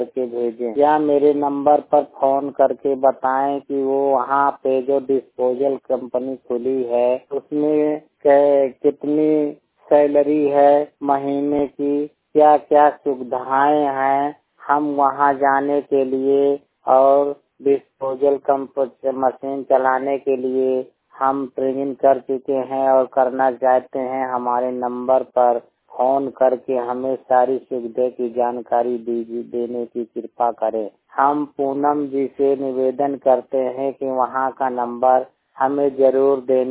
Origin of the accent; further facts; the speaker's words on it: Shamli, Uttar Pradesh, India; Child court Shamli Uttar Pradesh के निवासी हूँ।